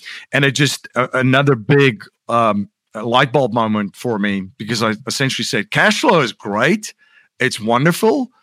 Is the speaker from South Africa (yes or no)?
yes; South Africa; now in United States; I'm originally from South Africa, as I alluded to earlier. Came to the States 20 years ago. It's 21 years, really. 2001.